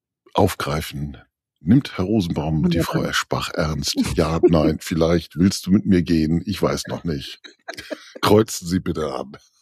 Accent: Germany; da sind wir Deutsche, wir sind ja da so ein bisschen weiter hinten.

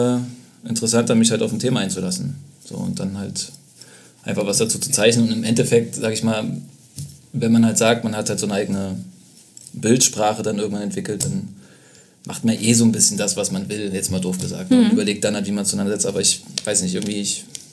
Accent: Leipzig, Saxony, Germany; also born or lived in Berlin; Ich komme aus Leipzig.

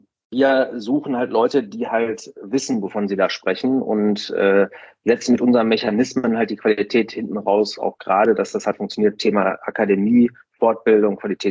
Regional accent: Essen, North Rhine-Westphalia, Germany; ich komme ja jetzt hier aus dem Ruhrgebiet in Essen

